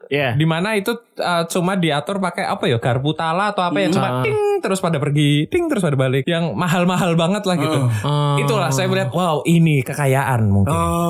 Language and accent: Indonesian; Batang, Central Java, Indonesia; Nah aku biyen masa kecil di Batang cukup sama ya satu komplekku.